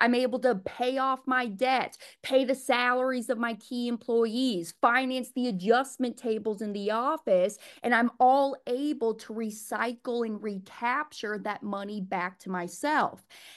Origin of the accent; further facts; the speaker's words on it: Kansas City, United States; So actually, I grew up in the Kansas City area